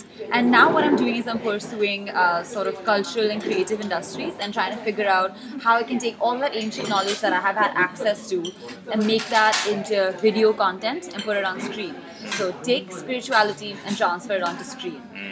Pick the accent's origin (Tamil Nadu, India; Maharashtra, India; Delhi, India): Maharashtra, India; Mumbai; and I'm from Bombay, India.